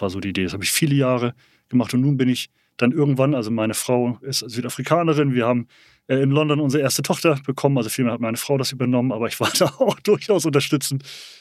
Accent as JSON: {"language": "German", "region": "Lower Saxony", "country": "Germany", "tie": "born or raised there", "said": "Ich bin in Niedersachsen in der Lüneburger Heide aufgewachsen. Ende der 70er, das darf ich ja verraten, Ende der 70er, Anfang der 80er Jahre"}